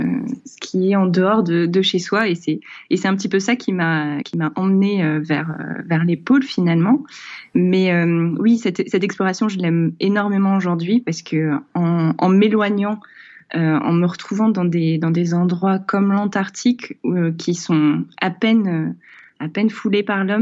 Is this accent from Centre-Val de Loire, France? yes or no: yes; Centre-Val de Loire, France; born there; moi je suis née dans le Berry.